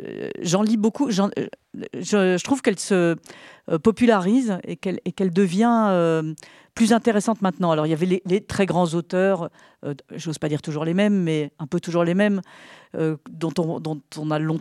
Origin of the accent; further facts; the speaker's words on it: Belgium; j'ai grandi en Belgique